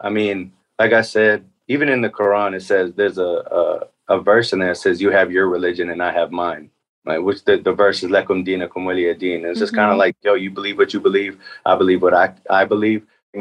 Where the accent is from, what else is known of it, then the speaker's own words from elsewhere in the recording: Atlanta, Georgia, United States; also born or lived in Chicago; So I came like, it was like terrible timing. As soon as I moved to Atlanta, I hated it from the jump. Like Chicago is everything.